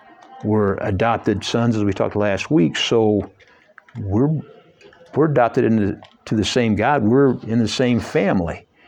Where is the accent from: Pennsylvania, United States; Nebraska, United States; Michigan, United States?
Michigan, United States; Mackinac; I think maybe it's easier that Tyler is from Tremont. I'm from Mackinac.